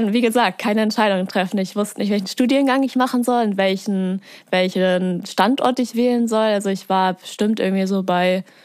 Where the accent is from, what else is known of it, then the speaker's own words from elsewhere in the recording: Germany; Ich komme halt nicht direkt aus Bremen, ja. Ich komme aus so einem Dörfchen daneben. Deswegen kannte ich hier noch nicht die ganzen einzelnen Orte.